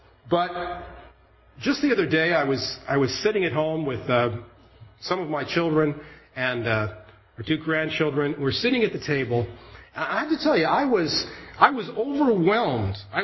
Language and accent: English; Maryland, United States; I'm from Maryland. I'm the son of alcoholic parents. I was raised in a cult.